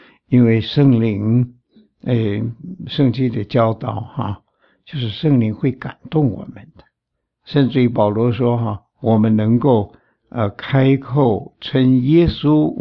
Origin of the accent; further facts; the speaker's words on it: China; 一个不信耶稣的人呢，尤其我们中国人呢，他出了事情，他会说老天爷啊